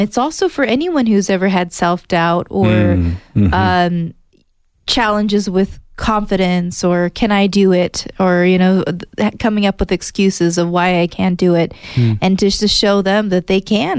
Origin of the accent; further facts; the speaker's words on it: Sierra Vista, Arizona, United States; born there; now in Tucson, United States; And I was born in Sierra Vista, and I moved to Tucson when I was a teenager. Mm-hmm. So I've been here ever since. I graduated the University of Arizona, lived my whole life, you know, here.